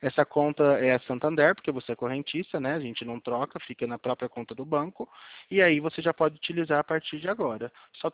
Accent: Álvares Machado, São Paulo, Brazil; Eu sou do interior de São Paulo. Fica aqui Álvares Machado. É perto de Prudente, inclusive, que você citou.

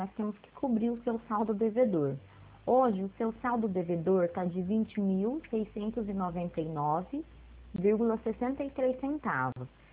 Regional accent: Primavera, São Paulo, Brazil; Ah, eu também sou aqui de Primavera.

